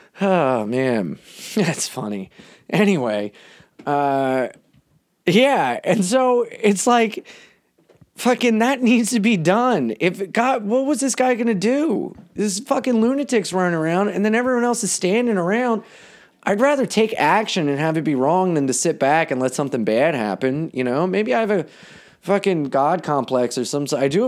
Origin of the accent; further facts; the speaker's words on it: Delaware, United States; I'm from Delaware, bitch.